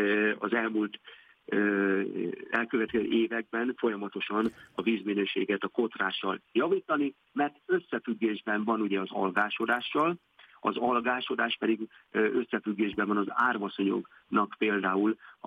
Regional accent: Lake Balaton, Hungary; én ugye ide születtem a Balatonra, és mindig mondom, hogy balatoni gyereknek lenni

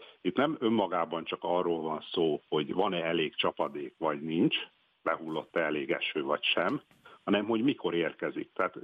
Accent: Szarvas, Békés, Hungary; itt az Alföld közepén, én ugye Szarvasi vagyok

